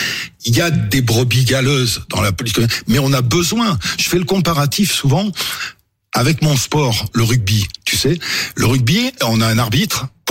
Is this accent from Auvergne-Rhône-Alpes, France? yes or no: no; Nouvelle-Aquitaine, France; born there; Français de souche, c'est français de souche, c'est moi. Je suis né en Corrèze.